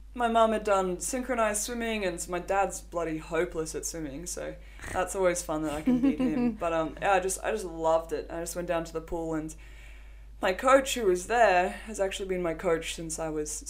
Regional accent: Malawi; I mean, I come from Malawi, where there's rolling blackouts every few hours. There's one traffic light which doesn't work

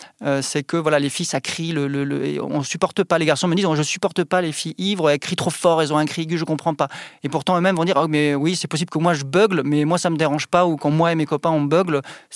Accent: Brittany, France; moi je viens par exemple de Bretagne

